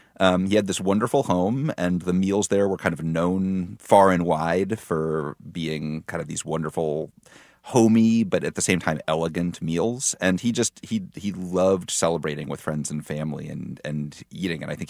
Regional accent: Connecticut, United States; And, you know, I grew up in Connecticut

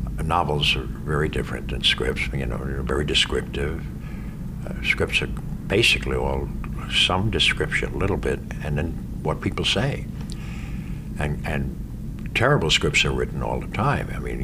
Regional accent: New York, United States; I mean, all the, you know, I come from New York, and all the Irish guys that go up would talk like this.

